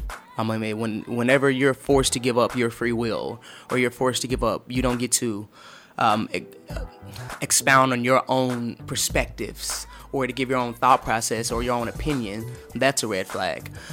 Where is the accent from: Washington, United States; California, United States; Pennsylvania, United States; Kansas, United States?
Kansas, United States; Kansas City; So I'm from Kansas City, Kansas originally